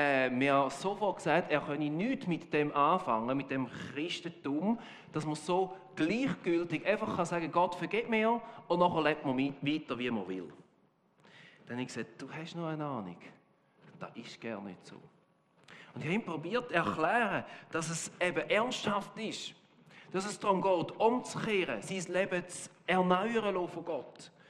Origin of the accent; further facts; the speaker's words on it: Switzerland